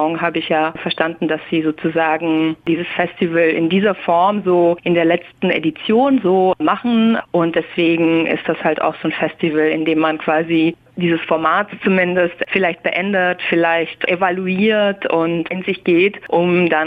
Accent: Sibiu, Sibiu County, Romania; now in Düsseldorf, Germany; weil ich ja aus Sibiu komme. Das ist ja meine Heimatstadt. Mittlerweile lebe ich und arbeite ich in Deutschland, eben als Dramaturgin am Theater, am FFT in Düsseldorf.

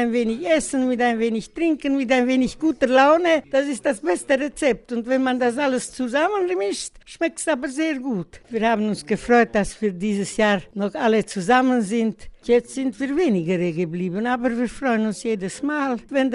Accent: Mediaș, Sibiu County, Romania; Und sogar bei uns in Medesch hat man es in der Schule gemacht.

